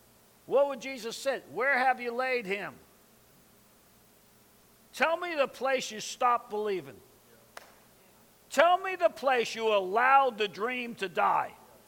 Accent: New York, United States; I'm from New York. I was born hurried.

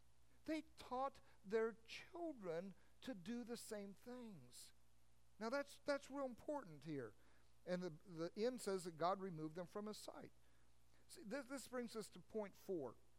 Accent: United States; I am of German descent, but I don't celebrate German holidays because I'm an American.

